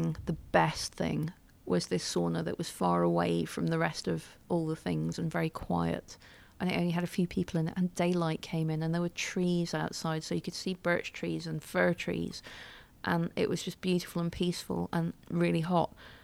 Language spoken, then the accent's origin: English; United Kingdom; Perhaps less so with my own. I am British.